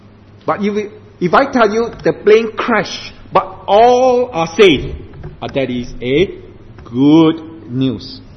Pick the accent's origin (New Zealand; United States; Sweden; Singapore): Singapore; By the way, I'm from Singapore, so pardon me when I talk about Singapore.